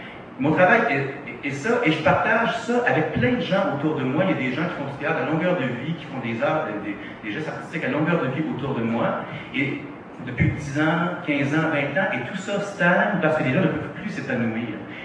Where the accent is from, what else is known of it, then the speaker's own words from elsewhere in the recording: Quebec, Canada; je suis Québécois et je ne sais plus qui je suis. Donc, je suis autant Européen qu'Américain.